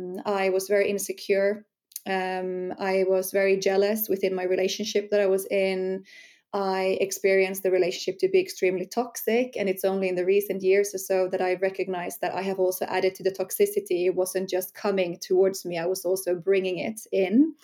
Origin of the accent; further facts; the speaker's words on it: Finland; moved away as an adult; also born or lived in New Zealand; I was brought up in Finland, but I left Finland when I was 19 and I went to New Zealand